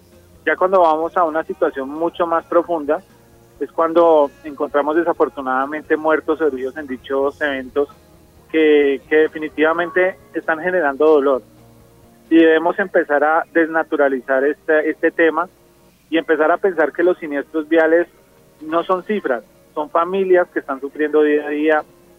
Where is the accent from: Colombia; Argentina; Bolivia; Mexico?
Colombia; Y definitivamente esto es lo que nosotros como colombianos tenemos que fortalecer.